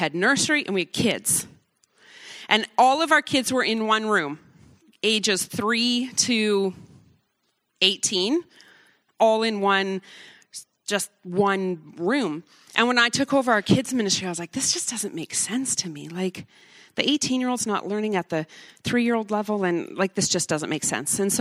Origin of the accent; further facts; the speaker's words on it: Cranbrook, British Columbia, Canada; I'm from Cranbrook, BC.